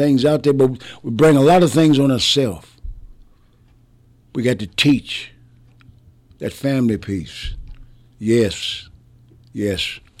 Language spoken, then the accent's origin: English; Iowa, United States; I was raised up in Iowa, up in this part of the country.